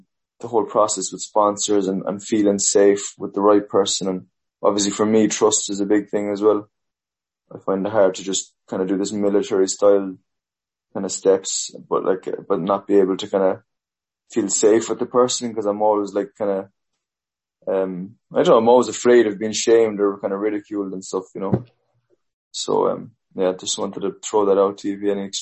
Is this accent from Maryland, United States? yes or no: yes; Maryland, United States; I'm from Maryland.